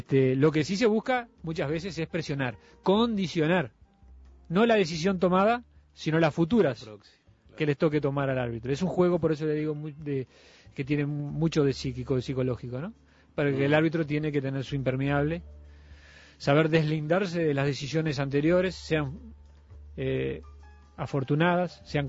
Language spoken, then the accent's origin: Spanish; Montevideo, Uruguay; yo nací en la Curva Maroñas, que en aquella época había mucho fútbol de campito, que jugué en ligas de barrio y que jugué muchas veces en el Villa Española.